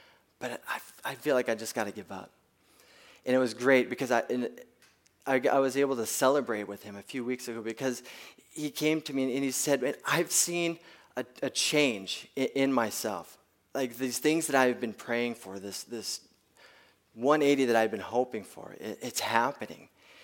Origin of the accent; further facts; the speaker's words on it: Washington, United States; I grew up in Eastern Washington in a farming community, and I've traveled back and forth between here.